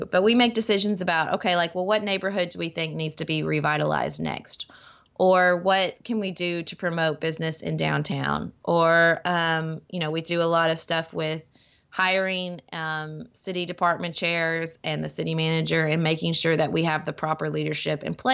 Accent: Paducah, Kentucky, United States; I can't imagine a town I'd rather serve more than my hometown of Paducah, where I'm raising my family.

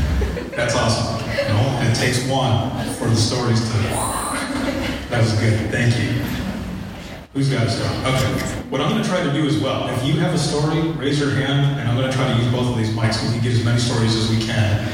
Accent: Michigan, United States; also born or lived in Florida; when I moved from Michigan, or from Florida back to Michigan, back home, and I was working there

